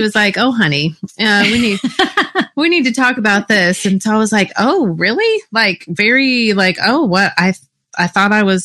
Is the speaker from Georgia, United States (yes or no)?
no; Texas, United States; Well, I grew up in Texas eating just whatever my mom fixed for me.